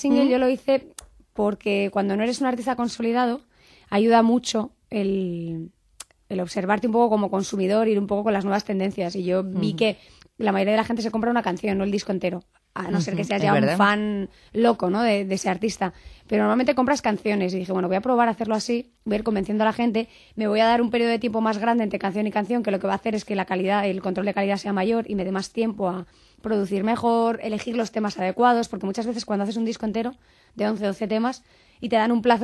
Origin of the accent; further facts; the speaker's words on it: Spain; yo soy española